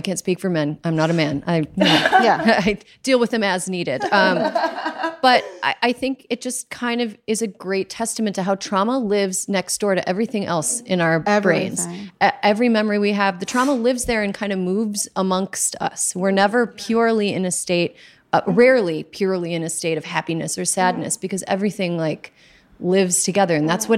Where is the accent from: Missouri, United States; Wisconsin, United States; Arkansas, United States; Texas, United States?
Wisconsin, United States; my home state of Wisconsin